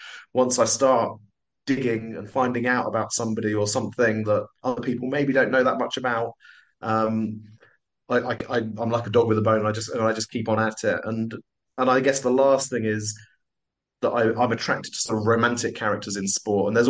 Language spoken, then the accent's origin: English; London, United Kingdom; I grew up in South London